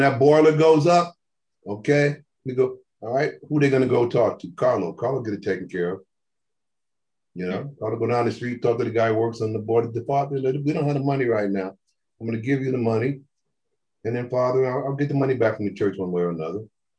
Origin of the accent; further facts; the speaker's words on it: Brooklyn, New York, United States; And I grew up in Brooklyn, okay.